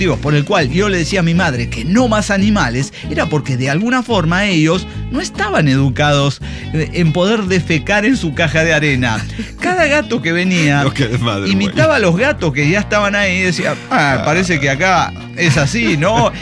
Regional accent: El Salvador; accent: Spanish; now in Spain; hace un año estaba en El Salvador y me vine para aquí, para España. Sí, ya tengo el acento, todo español

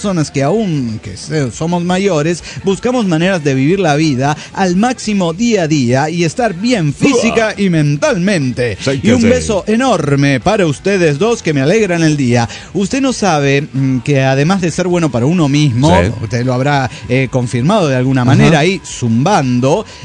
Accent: Cuauhtémoc, Chihuahua, Mexico

